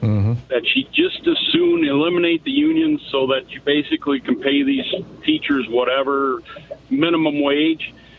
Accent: Charlotte, Michigan, United States; It's just south of Lansing there, about 20 miles.

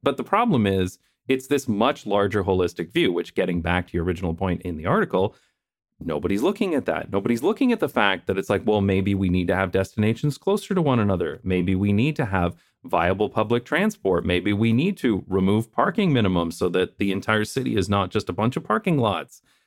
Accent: London, Ontario, Canada; Like, I made a video about a road widening in my hometown of London, Ontario, Wonderland Road

